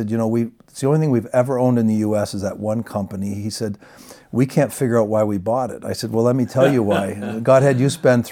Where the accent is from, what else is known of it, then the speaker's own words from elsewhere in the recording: Canada; I'm a Canadian.